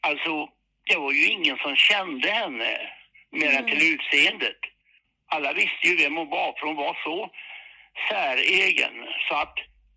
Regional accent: Vara, Västra Götaland County, Sweden; då och jag växte upp i Vara alltså.

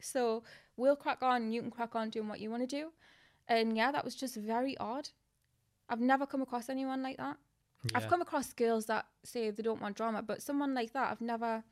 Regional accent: Newcastle, North East England, United Kingdom; I come from Newcastle. I'm not around. I'm from a predominantly white area.

